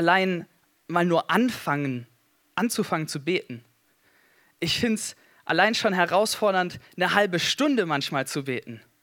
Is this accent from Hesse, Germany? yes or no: yes; Gießen, Hesse, Germany; Da drüben sitzt meine Frau. Und ja, wir kommen aus Gießen. Da studiere ich seit einem Jahr Theologie an der FTH.